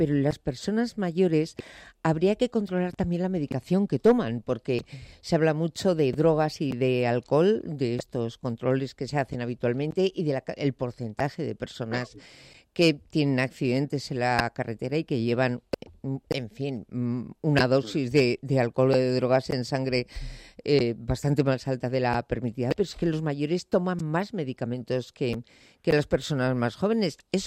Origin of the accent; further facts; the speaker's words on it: Spain; ¿somos prudentes los españoles?